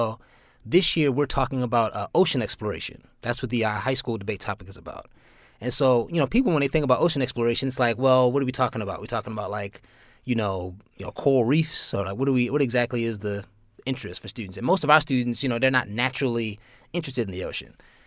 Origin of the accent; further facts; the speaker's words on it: Baltimore, Maryland, United States; Well, I'm from, I grew up in West Baltimore. Went to Digital Harbor High School, and I went to college at Towson University.